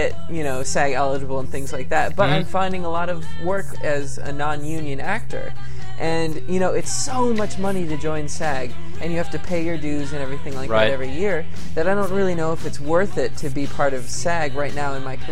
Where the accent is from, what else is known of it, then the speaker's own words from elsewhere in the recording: Appleton, Wisconsin, United States; I was from Wisconsin, like Appleton area, Appleton, Wisconsin.